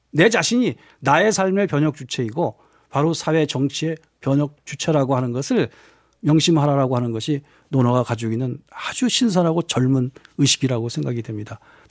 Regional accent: Mugeuk, North Chungcheong, South Korea; born there; 제가 무극에서 태어났어요. 충청북도.

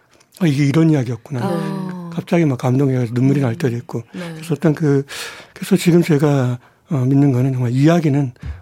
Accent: Dangjin, South Chungcheong, South Korea; 제가 아까 당진에서 태어났다고 그랬는데 네네. 정말 전기도 안 들어오는 완전 시골에서 등잔불 켜고 살았거든요.

